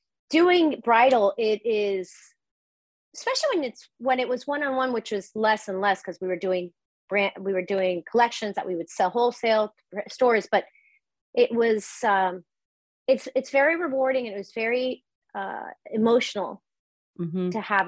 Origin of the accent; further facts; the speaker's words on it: Venezuela; I'm originally from Venezuela, but I didn't grow up there. I grew up everywhere because my dad worked for an American company, for the international part of an American company. So we moved around a lot. I lived in so many countries.